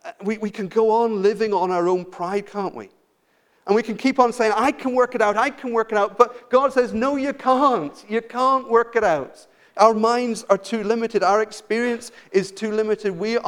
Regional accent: Ireland; I was brought up in Ireland. Ireland's a Catholic country.

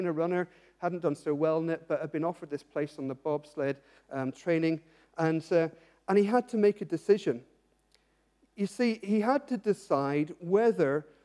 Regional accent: Ireland; I come from Ireland

